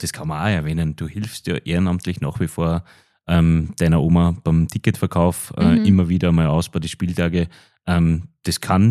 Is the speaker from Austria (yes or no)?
yes; Lower Austria, Austria; Also vor allem als Niederösterreicher, lass dir sagen